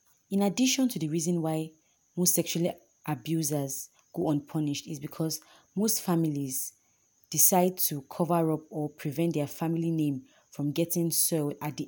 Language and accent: English; Nigeria; I'm a Nigerian, so I'll basically be speaking from the Nigerian statistics.